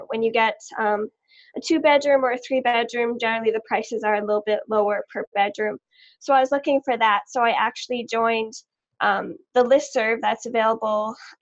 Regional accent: Canada; and I'm actually from Canada. I'm an international student.

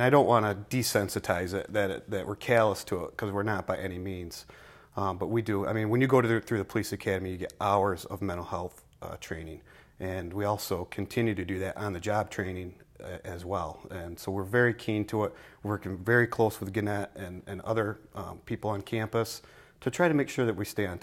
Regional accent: Dryden, New York, United States; I'm from Dryden. I'm married and have two children, 11 and 15.

